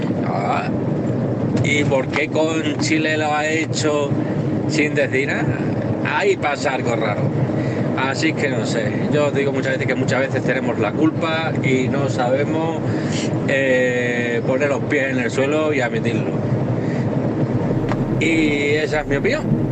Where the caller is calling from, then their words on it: Mérida, Extremadura, Spain; de Mérida.